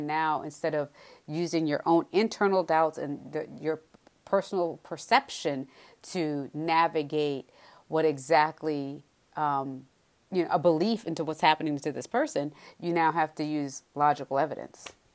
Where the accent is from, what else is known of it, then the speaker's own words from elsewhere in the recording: Jamaica; I'm from Jamaica